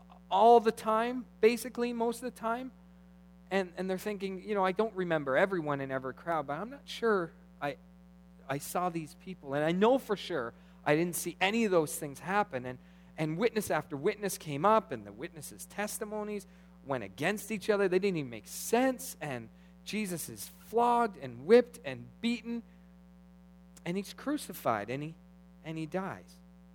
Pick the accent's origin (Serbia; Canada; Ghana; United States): Canada; we're Canadian, right? So some of us are okay doing stuff, and others, we're kind of polite.